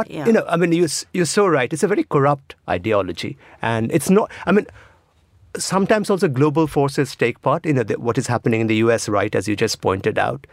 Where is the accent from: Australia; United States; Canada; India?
India; Kolkata, West Bengal; I come from Calcutta, some amount of quiet.